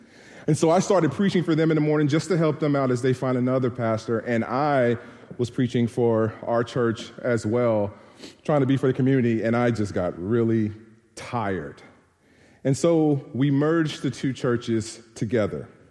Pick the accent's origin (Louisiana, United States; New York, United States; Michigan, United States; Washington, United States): Louisiana, United States; Monroe; So I'm originally from Monroe, Louisiana, and we have the best hot sauce.